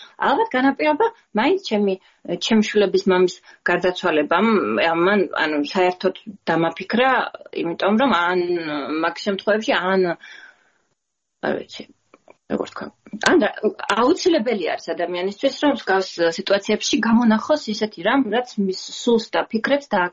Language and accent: Georgian; Gudauta, Abkhazia, Georgia; მე თვითონ ზღვაზე გავიზარდე გუდაუთაში, ახლა აფხაზეთში იმყოფება გუდაუთა, მაგრამ ზღვაზე გავიზარდე, ზღვაზე ავიდგი, შავი ზღვის სანაპიროზე ავიდგი ფეხი